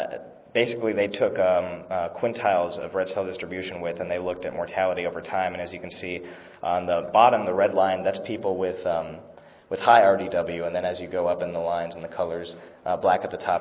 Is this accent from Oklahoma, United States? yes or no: no; San Francisco, California, United States; And I'm born and raised in San Francisco